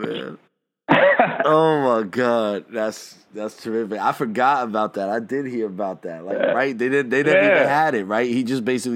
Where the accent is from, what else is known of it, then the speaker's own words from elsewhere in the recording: New Jersey, United States; And I grew up in North Jersey, so you know I'm part of that NYC thing too.